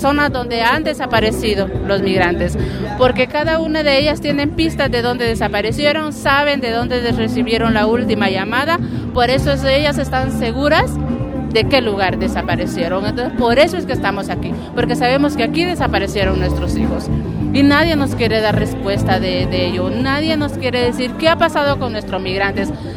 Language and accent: Spanish; Honduras; Soy de nacionalidad hondureña